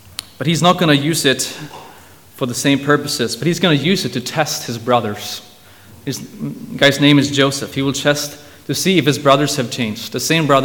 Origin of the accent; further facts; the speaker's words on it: Uppsala, Uppsala County, Sweden; I'm born and raised in Uppsala, just 1 hour north from here. But I've been studying in the U.S. for the past 3 years at the Master's University